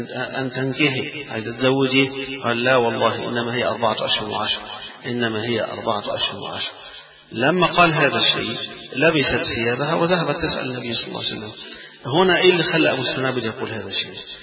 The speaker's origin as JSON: {"language": "Arabic", "country": "Egypt", "said": "يمكن عندنا في البيئة اللي احنا فيها كمصريين صعب"}